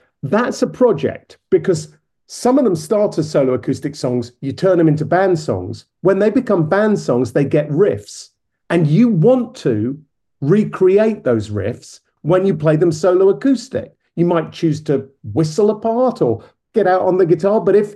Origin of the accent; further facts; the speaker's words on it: Hastings, South East England, United Kingdom; And then the 11th of May in my hometown of Hastings.